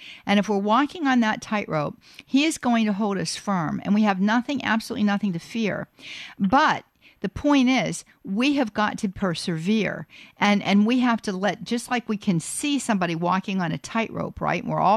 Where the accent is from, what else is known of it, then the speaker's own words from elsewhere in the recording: North Versailles Township, Pennsylvania, United States; I was from the east side of town. You would go, you know, you would go through the Squirrel Hill tunnels, and I grew up in North Versailles Township, and then my parents moved to Churchill